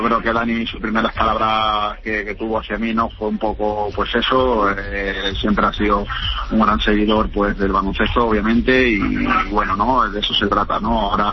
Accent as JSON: {"language": "Spanish", "town": "Málaga", "region": "Andalusia", "country": "Spain", "also_born_or_lived": "Russia / Zaragoza / Vitoria", "moved": "as an adult", "lives_now": "Fuenlabrada, Spain", "said": "en estos últimos años salí de Málaga para ir a Rusia y a partir de ahí, pues bueno, no, he ido a Zaragoza, a Vitoria y ahora pues aquí a Fuenlabrada."}